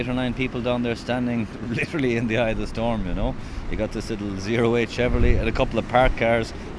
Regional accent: Dingle, County Kerry, Ireland; from Dingle in County Kerry.

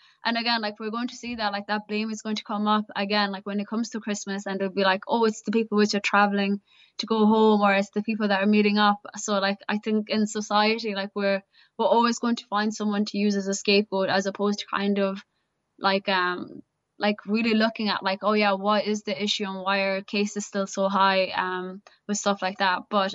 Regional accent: Carlow, Leinster, Ireland; because I'm from Carlow

